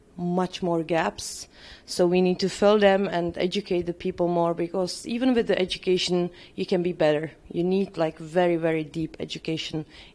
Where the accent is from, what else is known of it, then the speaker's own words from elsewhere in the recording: Czechia; I come from Czech Republic